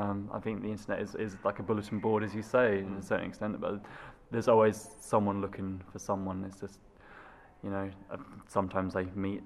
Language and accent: English; England, United Kingdom; he was from England and I was from England